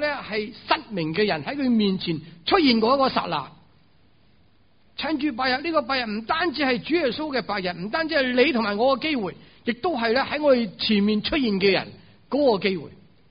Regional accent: Hong Kong; 我哋香港人咧就会真系好似即系 take it for granted， 即系冇问题嘅。

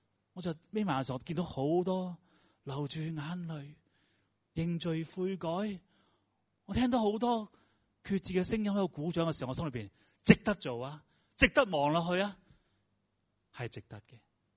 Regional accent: Hong Kong; 今天我们香港人

